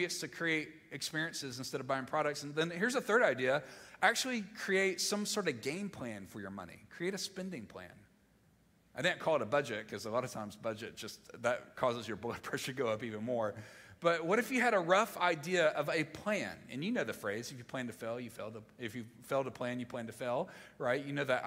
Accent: Mississippi, United States; I'm from Mississippi. I need something simple.

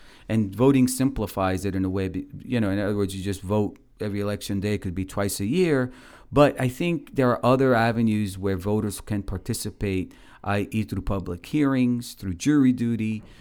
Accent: Puerto Rico; also born or lived in New York City, United States; I grew up in public housing. I grew up in Puerto Rico. We weren't very poor, but we had our limitations. Also grew up in parts of New York City and some other projects.

